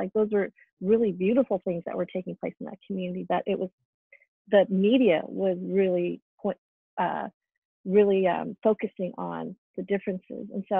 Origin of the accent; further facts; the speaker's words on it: Colorado, United States; growing up in Colorado with very few people of color, period